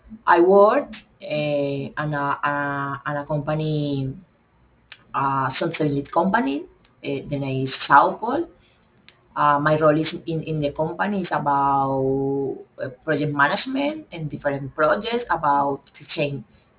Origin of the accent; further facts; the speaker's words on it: San Juan de Urabá, Antioquia, Colombia; English is a second language; also born or lived in Medellín; I am 32 years old. I was born in San Juan de Urabá. I lived in San Juan de Urabá until 17 years old. Then I moved to Medellín because I need a study in the university. I was born in September 1 in 1990.